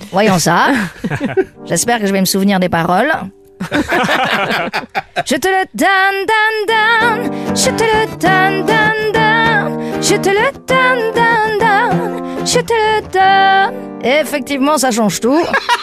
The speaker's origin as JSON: {"language": "French", "region": "Occitanie", "country": "France", "tie": "born or raised there"}